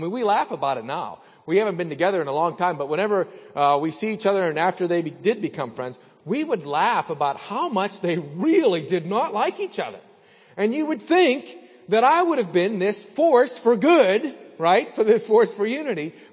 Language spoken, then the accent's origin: English; Salzburg, Austria; When I grew up in Salzburg, I lived in town